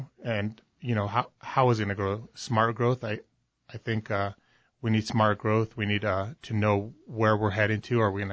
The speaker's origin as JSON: {"language": "English", "town": "Chino Valley", "region": "Arizona", "country": "United States", "tie": "born or raised there", "also_born_or_lived": "Prescott", "said": "I was born here in Prescott, Arizona. I've had my own business since I was 19, here in Chino Valley. Been in Chino Valley since I was 13 years old, graduated from Chino Valley."}